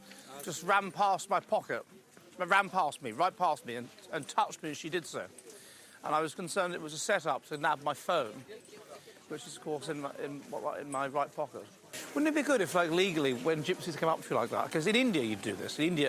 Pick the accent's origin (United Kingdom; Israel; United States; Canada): United Kingdom; England; I'm a professor of psychology at the Rushden Academy of Sciences. I'm from England.